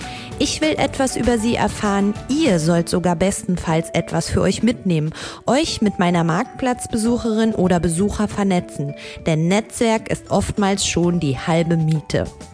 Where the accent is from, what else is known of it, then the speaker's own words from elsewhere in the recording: North Rhine-Westphalia, Germany; Meine Heimat, es ist wirklich wunderschön.